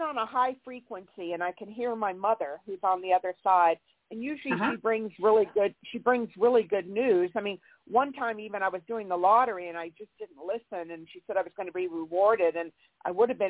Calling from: California, United States; I'm in California.

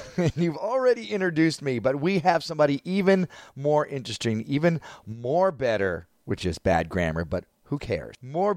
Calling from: Gastonia, North Carolina, United States; I'm in Gastonia, which is right next to Charlotte, North Carolina.

